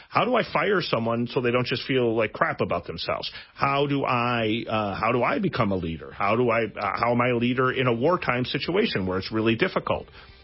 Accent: Oshkosh, Wisconsin, United States; I grew up in Oshkosh, Wisconsin. I'm not a kid of privilege, not a kid of money

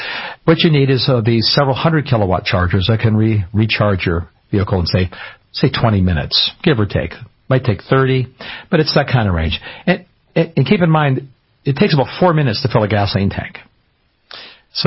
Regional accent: Canada; I'm Canadian. I grew up in much colder climate than Michigan. Michigan is the deep south.

